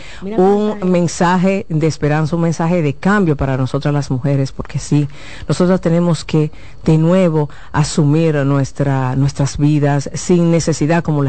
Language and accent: Spanish; Dominican Republic; Como buenos dominicanos, miren, ahí es una muestra de que la puntualidad sí existe y sí es posible.